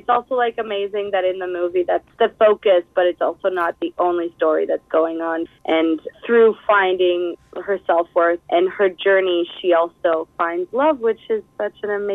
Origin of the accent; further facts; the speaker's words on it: United States; And because I'm American, it was an option for me.